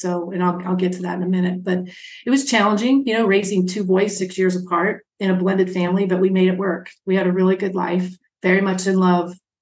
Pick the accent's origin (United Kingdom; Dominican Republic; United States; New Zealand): United States; East Coast; moved away as an adult; So in 2000, I grew up on the East Coast, and in 2000, I moved to Colorado. Okay. For a job.